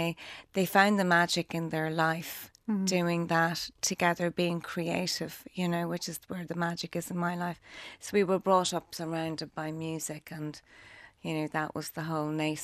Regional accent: Dundalk, Leinster, Ireland; we grew up in Dundalk. Mum and dad are both from Dundalk. Their family heritage would be Tyrone and Donegal.

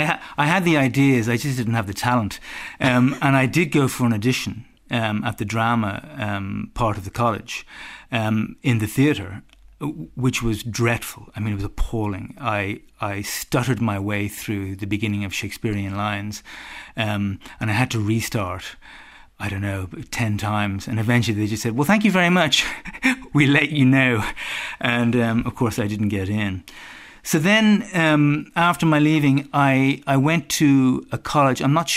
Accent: Dublin, County Dublin, Ireland; I mean, after all, I was growing up in Dublin in the 1980s.

